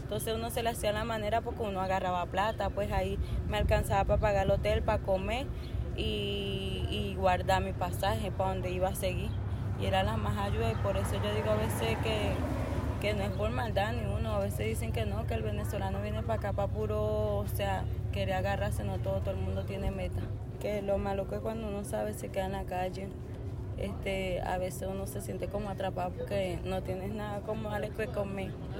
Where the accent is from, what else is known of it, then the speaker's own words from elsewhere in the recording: Putumayo, Colombia; moved away; Yo vengo desde Colombia, donde está la frontera de Ecuador y Colombia, se llama Putumayo. De ahí me vine viajando de ahí hasta Medellín